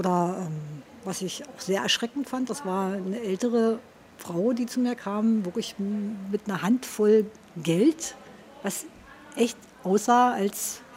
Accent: Senftenberg, Brandenburg, Germany; now in Braunschweig, Germany; Meine Heimat ist tatsächlich jetzt mittlerweile hier in Braunschweig. Ich bin ja meiste Zeit meines Lebens, wo ich in Senftenberg gewohnt habe, habe ich tatsächlich in Raunow gewohnt. Das war so ein kleiner Ortsteil. Das ist leider abgebaggert worden tatsächlich. Das war dörflich gelegen.

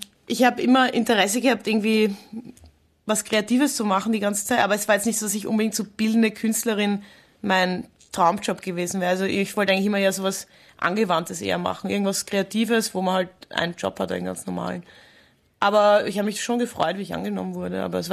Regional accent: Vienna, Austria; Genau, ich bin in Wien aufgewachsen. Aber ich war auch sehr viel, also meine Familie hat einen Bauernhof und ich war dort einfach auch sehr viel.

